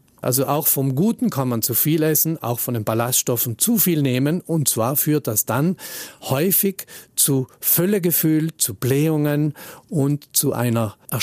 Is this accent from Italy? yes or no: yes; South Tyrol, Italy; Hier irrt der Volksglaube, so leid es mir tut als Südtiroler.